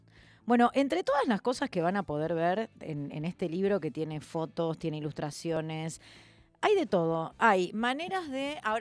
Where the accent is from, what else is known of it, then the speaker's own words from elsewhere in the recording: Quilmes, Buenos Aires Province, Argentina; soy de Quilmes, así que imagínate que me hace sentir muy bien que estén.